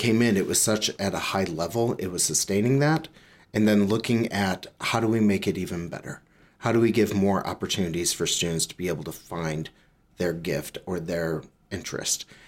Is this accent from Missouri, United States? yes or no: yes; St. Louis, Missouri, United States; So I grew up in the St. Louis suburbs. And then moved to Fayette, which is Central Methodist University, and really wanted to do education.